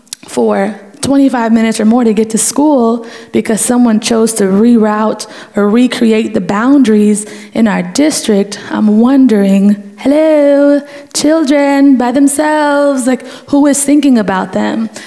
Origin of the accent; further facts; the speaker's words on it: Dominican Republic; English is a second language; I'm from the Dominican Republic. I'm bilingual, I'm an immigrant